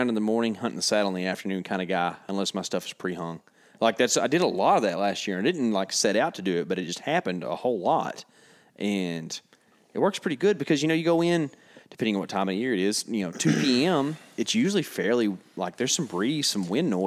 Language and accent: English; Illinois, United States; Everybody, I'm from Northern Central Illinois. I'm from Eastern Central Illinois.